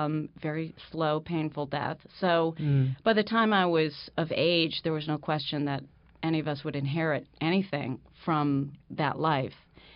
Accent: Freeville, New York, United States; And I think growing up in Freeville, I always loved movies from the 30s and 40s

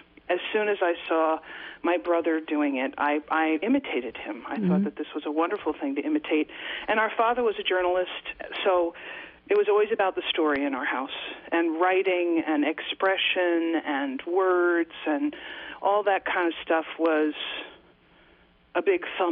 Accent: Katonah, New York, United States; I live in the town that I grew up in, my hometown, Katona, New York.

